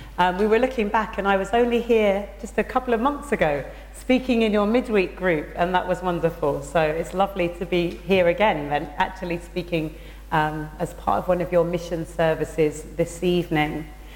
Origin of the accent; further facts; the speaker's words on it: Croydon, London, United Kingdom; because I grew up in Croydon in South London